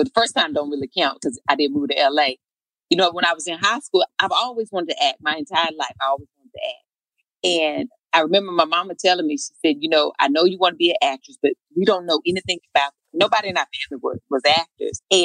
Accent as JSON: {"language": "English", "town": "Eden", "country": "United States", "tie": "born or raised there", "said": "And I was back in my hometown of Eden. And I decided to apply for Columbia College in Chicago."}